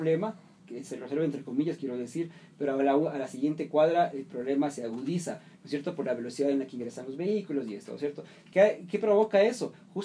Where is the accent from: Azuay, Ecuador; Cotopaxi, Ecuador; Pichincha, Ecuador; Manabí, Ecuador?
Pichincha, Ecuador; Quito; son parte de nuestra visión como ecuatorianos, como quiteños